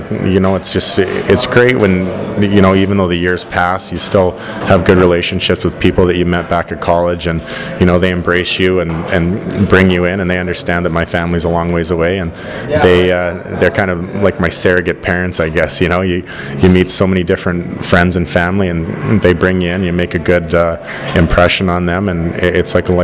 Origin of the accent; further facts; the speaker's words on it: British Columbia, Canada; we grew up just Oilers fans. You know, it was, even though we're from British Columbia